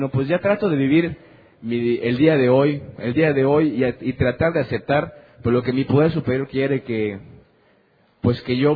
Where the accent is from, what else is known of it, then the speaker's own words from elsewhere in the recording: Yucatán, Mexico; como me dicen allá en mi tierra, en medio de Yucatán